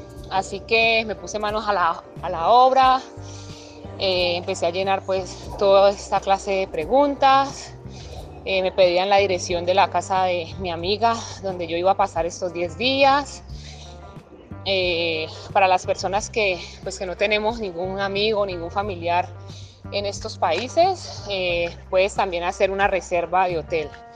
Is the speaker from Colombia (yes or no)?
yes; Cali, Valle del Cauca, Colombia; Estando en mi ciudad natal, que es Cali, Colombia, tuve el deseo de aplicar para la visa